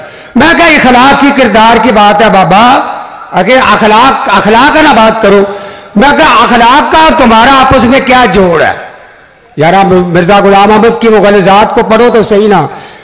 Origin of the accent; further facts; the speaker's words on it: Charanda, Punjab, Pakistan; میرا تعلق چرنڈا سے ہے, چرنڈا مولانا شہابادی جانتے ہیں, چناب نگر کے بعد سب سے زیادہ کثرت سے قادیانی وہاں ہے.